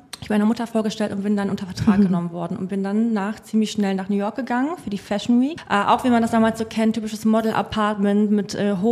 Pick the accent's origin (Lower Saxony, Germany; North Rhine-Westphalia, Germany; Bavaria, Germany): North Rhine-Westphalia, Germany; Cologne; born there; now in Hamburg, Germany; 30 Jahre alt, bin tatsächlich auch gebürtige Kölnerin.